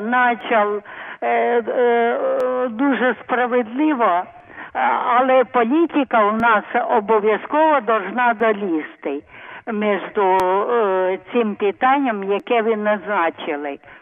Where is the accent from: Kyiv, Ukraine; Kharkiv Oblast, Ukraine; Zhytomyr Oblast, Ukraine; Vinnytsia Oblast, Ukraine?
Zhytomyr Oblast, Ukraine; мені було 10 років, я з Житомирської області, Ємельчинський район, у нас було два села, Малий Кривотин і Великий.